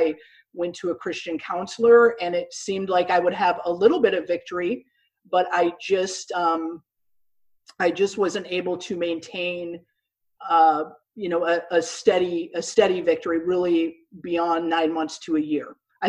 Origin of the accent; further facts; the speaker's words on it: Minnesota, United States; moved away as an adult; now in Houston, United States; And I ended up, I grew up in Minnesota, and I ended up feeling the Lord leading me to Houston, Texas, to attend a small Bible college here.